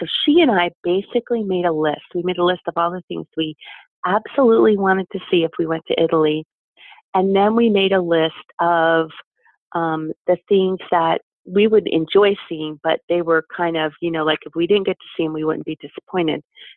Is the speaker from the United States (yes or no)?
no; Germany; I'm from Germany.